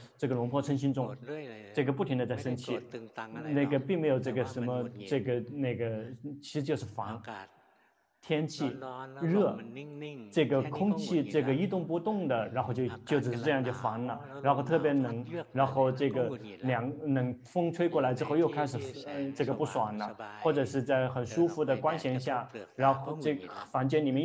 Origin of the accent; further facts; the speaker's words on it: Thailand; Chinese is a second language; 但是我们泰国人这个用词用错了